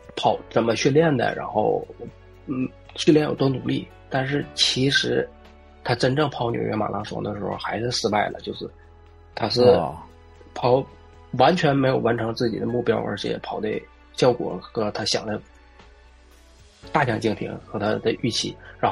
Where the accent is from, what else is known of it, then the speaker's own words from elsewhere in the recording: Northeast China, China; 包括我是东北人嘛，包括当年我父母在我这个年龄可能再大一点的时候，面临东北的下岗